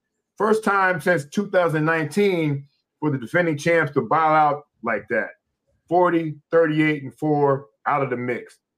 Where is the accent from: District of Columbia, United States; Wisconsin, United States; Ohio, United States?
Ohio, United States; Cleveland; I'm from Cleveland, and I'm not going back. I am a South Florida guy, and I love all of our teams, even the Marlins.